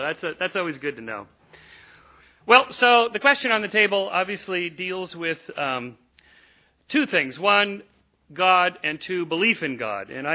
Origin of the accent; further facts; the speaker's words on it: California, United States; accent: California; And I've learned two things since I came here from America.